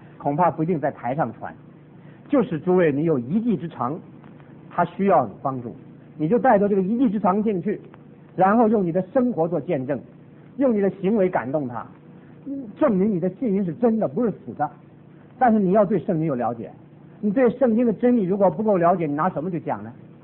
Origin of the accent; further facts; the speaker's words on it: Taiwan; 我从台湾来，我实在晓得台湾的教会。